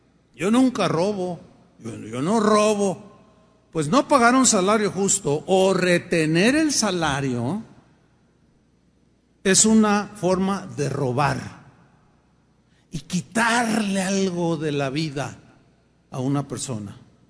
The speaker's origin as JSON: {"language": "Spanish", "country": "Mexico", "said": "hubo un tiempo en que a mí me daba vergüenza decir que era mexicano. Decía, no, soy salvadoreño."}